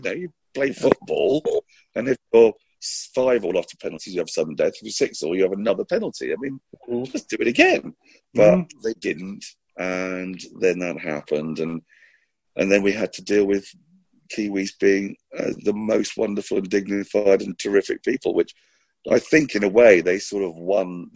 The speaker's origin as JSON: {"language": "English", "region": "England", "country": "United Kingdom", "said": "But of course, being English, the first thing that happened was, so we don't need the bloody 100 then."}